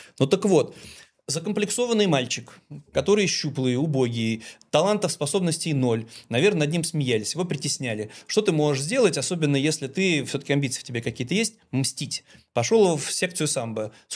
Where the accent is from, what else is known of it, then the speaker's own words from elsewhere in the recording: Saint Petersburg, Russia; Так как он из моего родного города, из Ленинграда